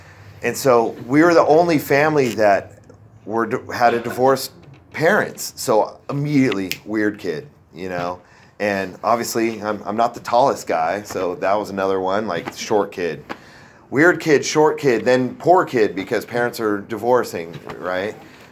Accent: San Jose, California, United States; So, yeah, I grew up in San Jose, California.

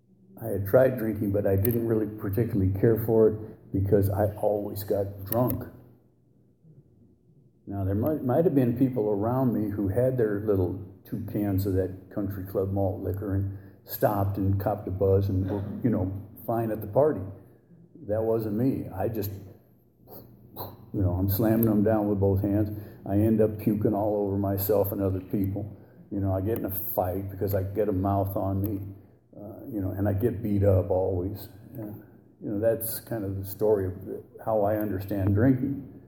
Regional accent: Van Nuys, California, United States; I'm growing up in Van Nuys, California.

